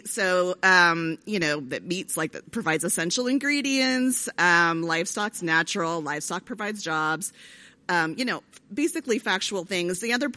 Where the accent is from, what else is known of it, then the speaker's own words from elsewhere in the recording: United States; I'm so American.